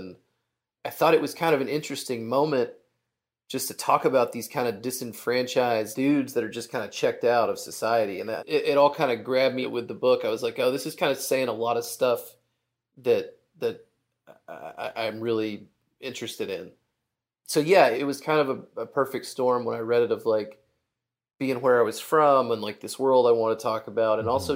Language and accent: English; Hot Springs, Arkansas, United States; So, I mean, I'm from Arkansas. I'm from Hot Springs, right, where the book is mostly set.